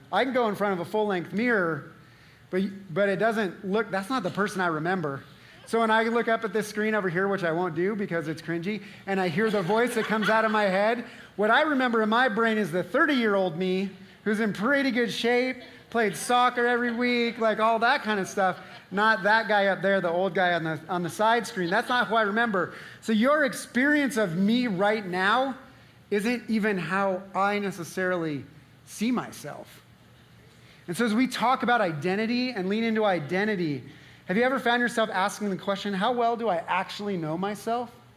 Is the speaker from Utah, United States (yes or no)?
yes; Utah, United States; I'm wearing my Utah hat because I want you to know that I'm from Utah, even though I'm in Arizona at the moment.